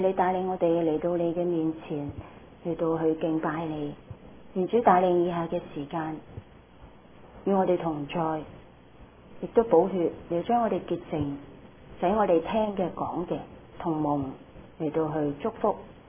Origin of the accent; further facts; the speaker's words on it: China; 那至於我們中國人的管家裝束，你想起是怎样的中国人？